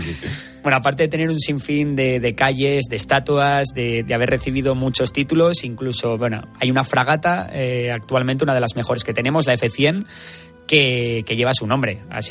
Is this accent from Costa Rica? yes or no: no; Gijón, Asturias, Spain; now in Madrid, Spain; yo soy de Gijón, sí. Y vivo ahí. Y bueno, vivo en Madrid, pero en verano siempre estoy por aquí.